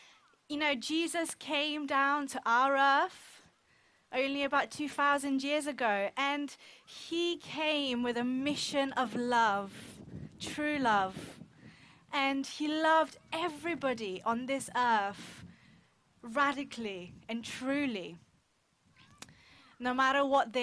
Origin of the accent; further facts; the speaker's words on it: Bulgaria; I grew up in Bulgaria.